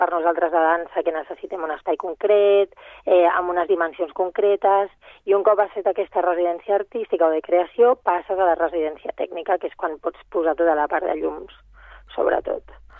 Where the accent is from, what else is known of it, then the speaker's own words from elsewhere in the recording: Catalonia, Spain; que la Iris i jo som d'aquí, som catalanes.